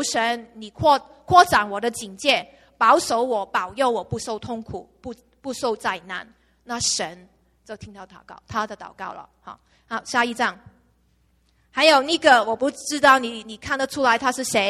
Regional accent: Hong Kong; 我是从香港来的嘛，可以下一张嘛，我从香港来的

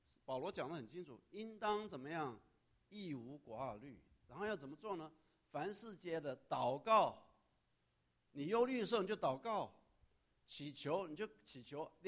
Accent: Taiwan; 我师母是从小在美国长大，我从小在台湾长大，所以差距很大。

